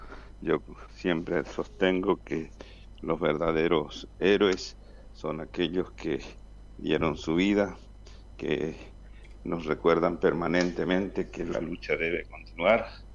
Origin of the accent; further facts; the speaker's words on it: Argentina; eso no implica que nosotros como argentinos, como pueblos latinoamericanos, debamos dejar de luchar